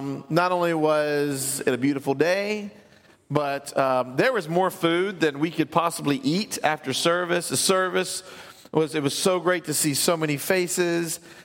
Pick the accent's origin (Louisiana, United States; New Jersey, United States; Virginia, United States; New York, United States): Louisiana, United States; I'm from South Louisiana. I know. We don't use that.